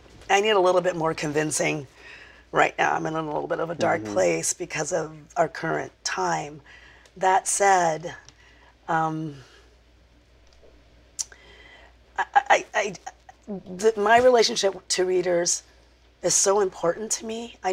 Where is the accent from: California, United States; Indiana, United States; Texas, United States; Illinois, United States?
California, United States; Compton; born there; You know, I was born in Compton. I think that means something to me, right?